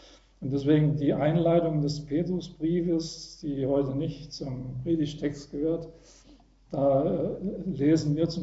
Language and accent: German; Saxony, Germany; In meiner Heimat, Erzgebirge, da gibt es eine Burg